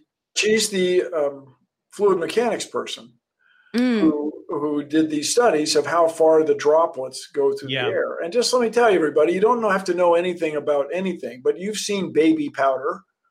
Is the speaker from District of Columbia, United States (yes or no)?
yes; Washington, District of Columbia, United States; And I grew up in Washington, D.C., in the city of Washington, D.C.